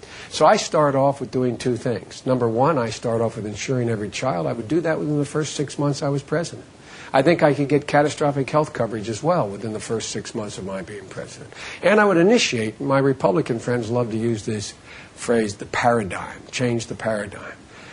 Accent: Wilmington, Delaware, United States; my home state of my town of Wilmington, Delaware, where they have a General Motors plant.

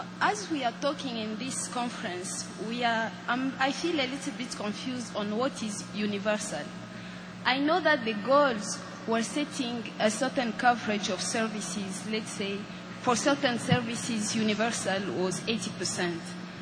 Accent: Rwanda; now in Boston, United States; from Rwanda and a student in Boston.

